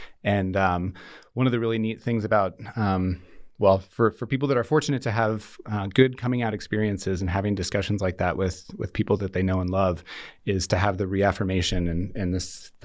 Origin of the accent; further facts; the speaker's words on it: Colorado, United States; I grew up in Colorado, where we were living before we joined the Foreign Service.